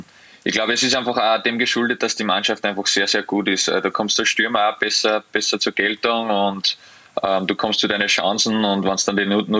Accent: Austria; vor allem bei uns in Österreich sind sie jetzt, glaube ich, ein bisschen, wie soll ich sagen, unter Druck

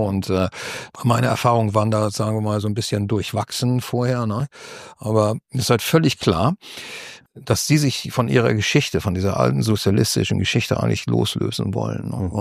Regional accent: Kiel, Schleswig-Holstein, Germany; born there; Ich bin gebürtiger Kieler eigentlich.

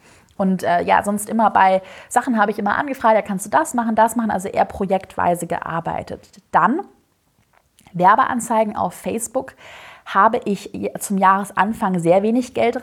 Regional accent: Swabia, Germany; Ich sag mal ganz ehrlich, ich bin Schwabe, ich bin sparsam und ich bin immer auf Sicherheit bedacht.

